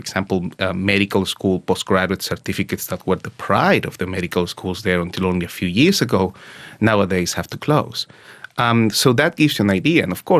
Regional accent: Maracaibo, Zulia, Venezuela; my hometown, for example, Maracaibo, second largest city in the country

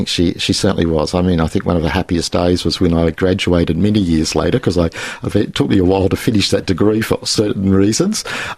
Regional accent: Windsor, New South Wales, Australia; Well, we grew up in Western Sydney, in Windsor, which is sort of a semi-rural area

